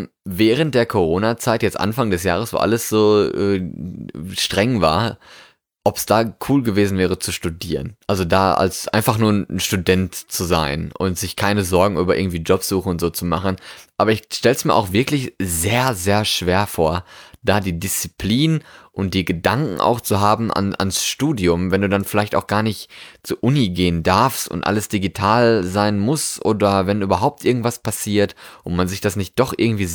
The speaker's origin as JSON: {"language": "German", "country": "Germany", "tie": "born there", "said": "Ich bin in Deutschland geboren, ja, bin dann nach Deutschland wieder zurückgekommen an quasi meinen Geburtsort."}